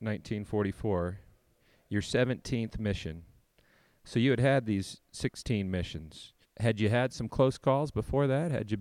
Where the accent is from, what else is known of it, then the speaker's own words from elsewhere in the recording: Los Banos, California, United States; you've probably heard me wax poetic about my hometown of Los Banos at one point or another.